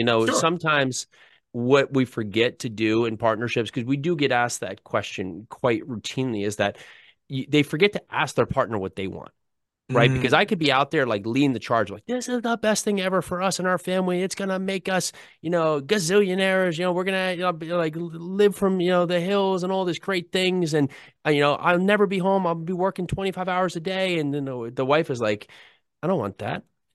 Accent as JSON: {"language": "English", "region": "New Jersey", "country": "United States", "tie": "born or raised there", "said": "I grew up in New Jersey, right? We met in New York City"}